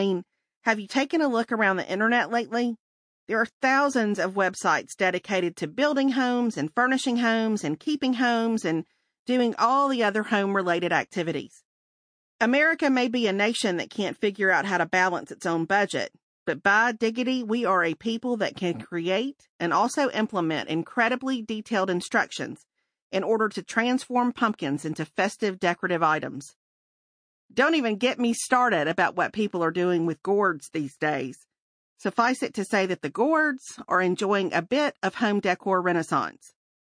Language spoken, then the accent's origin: English; Myrtlewood, Mississippi, United States; I grew up in Myrtlewood, Mississippi, where I spent the first 17 years of my life in the same red brick house with the same two parents.